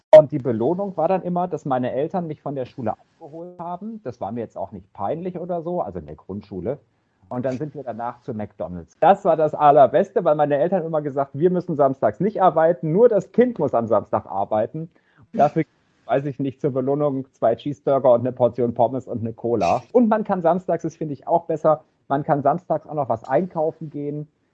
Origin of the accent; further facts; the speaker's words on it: Baden-Württemberg, Germany; Also ich komme ja aus Baden-Württemberg, aus Süddeutschland und fand aber Frankfurt immer total interessant und Hessen auch.